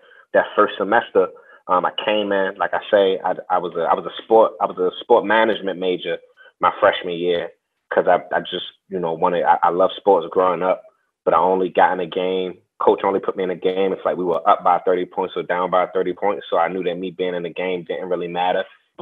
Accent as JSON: {"language": "English", "town": "Baltimore", "region": "Maryland", "country": "United States", "tie": "born or raised there", "said": "the things that he was assigning us to read was closer to my social context of me growing up in Baltimore"}